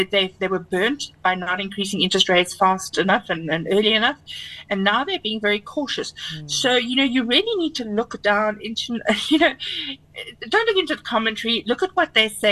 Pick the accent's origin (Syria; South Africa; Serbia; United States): South Africa; Now, as a South African consumer, look at that and worry